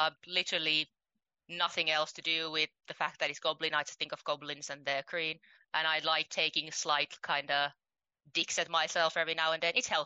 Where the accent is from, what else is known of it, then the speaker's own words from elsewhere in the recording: Finland; So I grew up in Finland in a working class family.